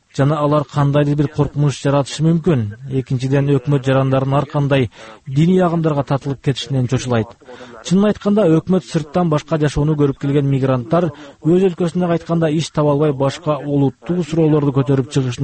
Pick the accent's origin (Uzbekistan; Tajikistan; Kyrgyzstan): Uzbekistan; Altyaryk, Fergana Region; Мен өзүм Алтарыктанмын.